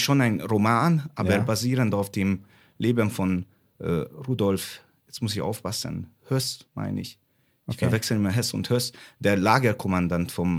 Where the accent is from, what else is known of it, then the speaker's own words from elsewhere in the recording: Hungary; German is a second language; now in Nufringen, Germany; Ja, ich bin in Ungarn aufgewachsen. Vielleicht hört man meinen Akzent.